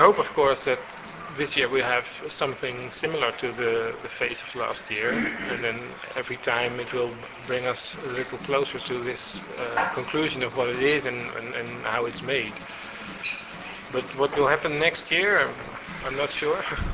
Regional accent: Netherlands; English is a second language; We come from Holland.

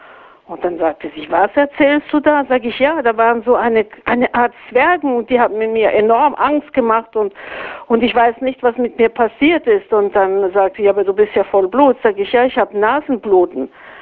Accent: Auvergne-Rhône-Alpes, France; born or raised there; moved away

